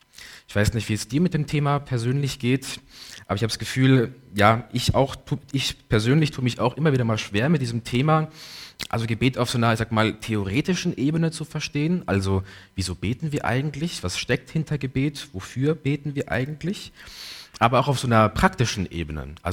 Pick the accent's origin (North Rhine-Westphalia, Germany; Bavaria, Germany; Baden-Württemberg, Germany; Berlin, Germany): Baden-Württemberg, Germany; Rastatt; 22 Jahre alt, studiere Theologie in Heidelberg mit dem Berufsziel, ins Pfarramt zu gehen. Bin ich in Rastatt geboren, aufgewachsen